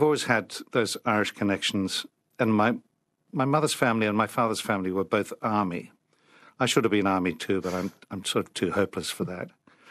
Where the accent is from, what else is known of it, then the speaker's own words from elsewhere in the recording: New Zealand; also born or lived in Omagh, Northern Ireland; and I was brought up in New Zealand. But I feel very connected to Ireland.